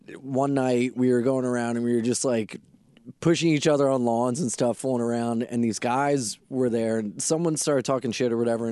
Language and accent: English; Delaware, United States; Yeah, can you tell from my accent?